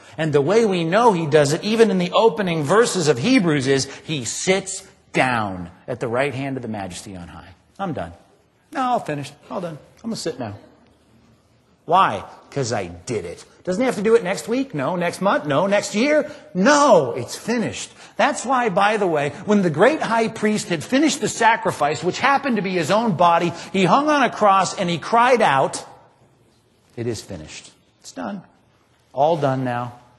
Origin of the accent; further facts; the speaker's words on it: Long Beach, United States; When I was growing up in Long Beach, I had a lot of aspirations as a child for what I would do when I grew up, you know.